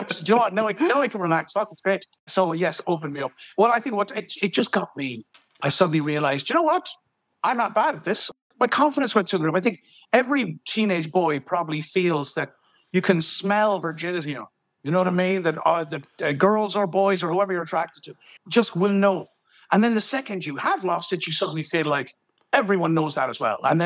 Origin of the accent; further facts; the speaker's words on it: Limerick, Munster, Ireland; I grew up in Moira Austin, Limerick, and she was just a girl in the housing estate.